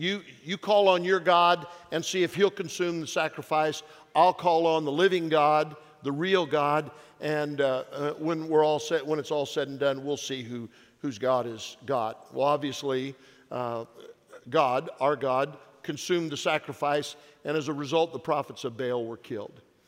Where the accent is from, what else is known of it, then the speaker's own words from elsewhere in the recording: Nebraska, United States; now in Amarillo, United States; I grew up in Nebraska. I moved to Texas and into Amarillo specifically